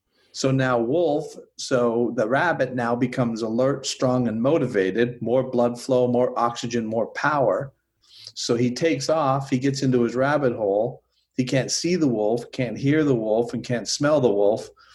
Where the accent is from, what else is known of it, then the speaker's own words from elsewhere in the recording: Canada; I'm from Canada.